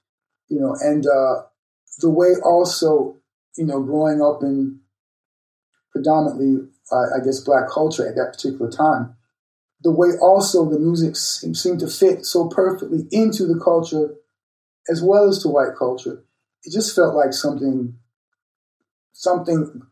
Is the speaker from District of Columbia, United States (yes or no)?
no; New York, United States; born there; I was born in Harlem, which I consider to be an immense privilege